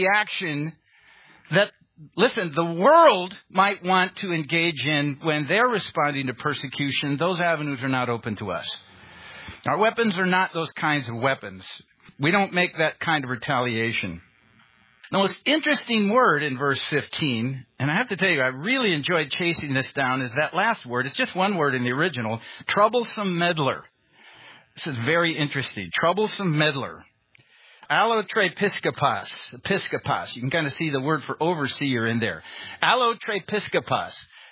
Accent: Chicago, Illinois, United States; I've got a friend who, because I'm from Chicago, thinks that we are all, you know, in the gangs with Al Capone or something like that.

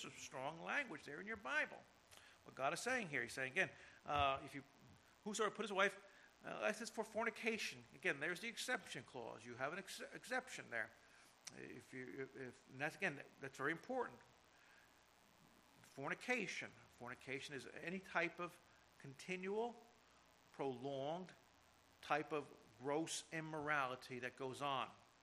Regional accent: New Jersey, United States; My wife left her family to follow me back to my hometown to stay in New Jersey. And we've been here for 32 years.

